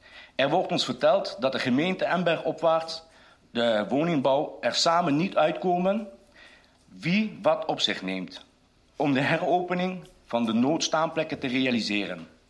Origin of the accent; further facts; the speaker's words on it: Asten, North Brabant, Netherlands; ik ben zelf een Sinti. Ik ben geboren en getogen in Asten en blij dat ik deel mag uitmaken van het mooiste dorp van Nederland.